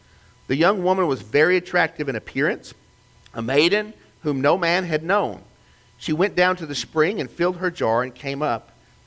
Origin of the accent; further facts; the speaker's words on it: Chattanooga, Tennessee, United States; We used to have an insurance company in my hometown, Chattanooga, called Provident.